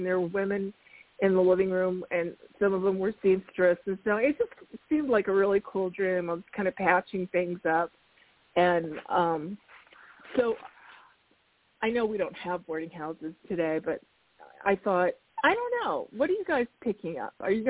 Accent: Arizona, United States; I'm from Arizona.

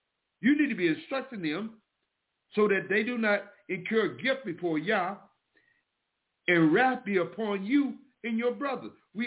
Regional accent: the South, United States; Now, y'all do say children. Because I was raised in the South.

